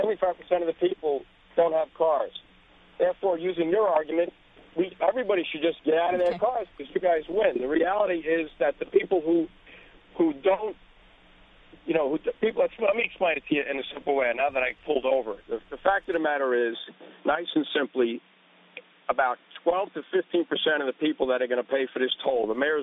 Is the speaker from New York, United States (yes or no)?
yes; Brooklyn, New York, United States; I am from Brooklyn. I'm from Sheepshead Bay. I'm a third-generation resident